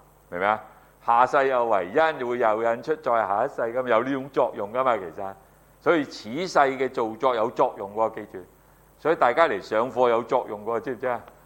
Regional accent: China; 慈字咧，我哋中國人係咩啊？我哋去祭祀噶嘛

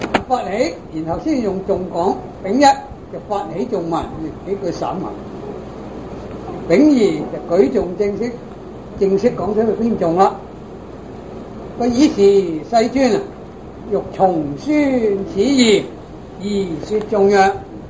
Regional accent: China; 普通呢个形容词就喺我哋中国人啊，形容词喺个名词前面嘅。

